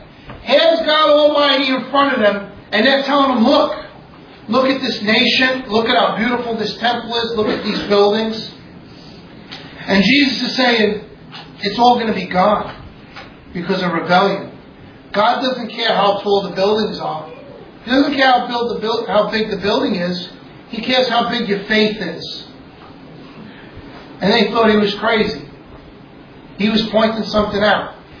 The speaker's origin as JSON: {"language": "English", "country": "United States", "tie": "born or raised there", "said": "We can't help it. We grew up in America."}